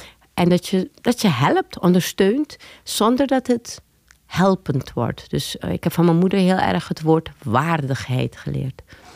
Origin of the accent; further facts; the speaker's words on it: Paramaribo, Suriname; also born or lived in Leiden; now in Netherlands; Ik ben geboren in Leiden, maar op mijn 4e al teruggegaan naar Paramaribo, Suriname, met mijn ouders... Die hebben elkaar hier ontmoet. Ik heb een Arubaanse moeder en een Surinaams-Hindoestaanse vader.